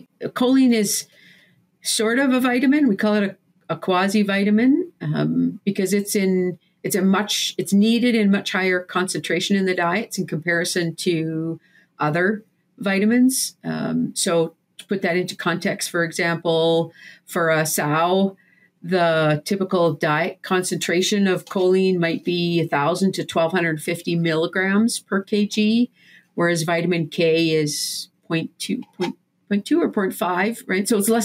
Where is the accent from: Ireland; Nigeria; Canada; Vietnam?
Canada; Saskatchewan; now in United States; So I'm originally from the Prairie Province, Saskatchewan, up in Canada. It's actually very similar to where we live now in South Dakota, except that instead of corn and soybeans, you'll see wheat, barley, and canola for the most part. So it's flat like here.